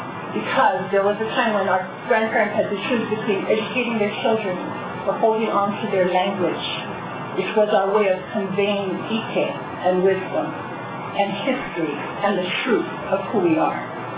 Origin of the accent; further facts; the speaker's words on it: Hilo, Hawaii, United States; I am a resident of Hilo. I'm a Hawaiian.